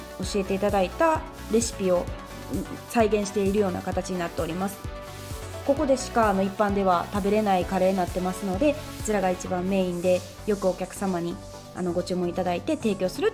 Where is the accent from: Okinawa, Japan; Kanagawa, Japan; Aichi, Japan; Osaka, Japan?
Osaka, Japan; now in Maizuru, Japan; 私は地元が大阪なんですけども